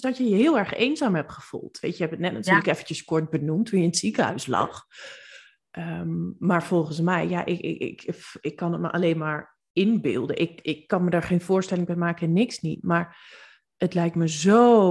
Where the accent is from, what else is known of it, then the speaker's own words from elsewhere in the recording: Winterswijk, Gelderland, Netherlands; Nou ja, we komen allebei uit Winterswijk en omgeving. En dat is meer Achterhoek zul je niet vinden, denk ik.